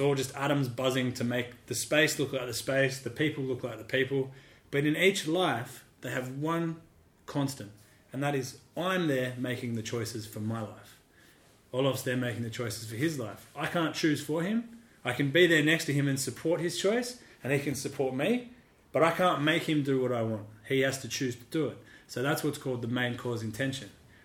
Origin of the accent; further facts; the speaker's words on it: Sydney, New South Wales, Australia; I grew up in Sydney. Very different upbringings, right?